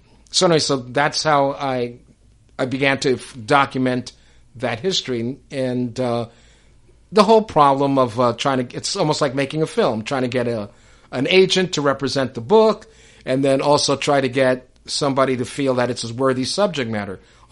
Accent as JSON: {"language": "English", "town": "New York City", "region": "New York", "country": "United States", "tie": "born or raised there", "said": "I didn't grow up in a small town. I grew up in New York City, so, I mean, I had the world at my feet"}